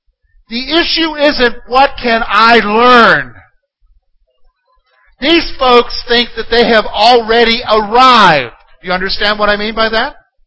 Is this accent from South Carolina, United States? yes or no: yes; South Carolina, United States; as a boy growing up in South Carolina, down the road was an auto wrecker.